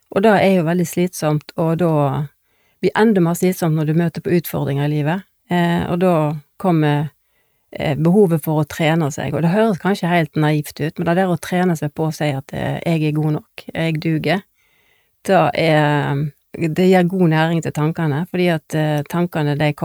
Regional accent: Tysnes, Vestland, Norway; Jeg er jo fra Våge på Tysnes

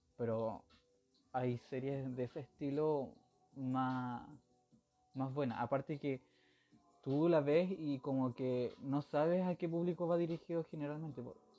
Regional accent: Los Lagos, Chile; born there; now in Nancagua, Chile; soy chileno, nací en el sur de Chile, en Chiloé, en el archipiélago de Chiloé, la mítica, mítica isla, o sea, archipiélago de Chiloé, muy hermoso, por cierto, pero no vivo ahí, no vivo en Chiloé

